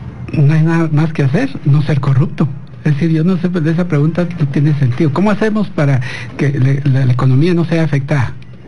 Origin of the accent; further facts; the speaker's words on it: Guatemala; somos los guatemaltecos los que estamos generando esa riqueza.